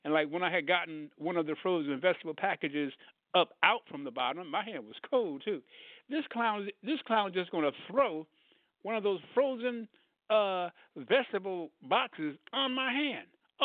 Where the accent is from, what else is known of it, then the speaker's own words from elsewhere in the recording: New York, United States; also born or lived in Berlin, Germany; I always say that I grew up in New York and Berlin, Germany, because I had a serious awakening.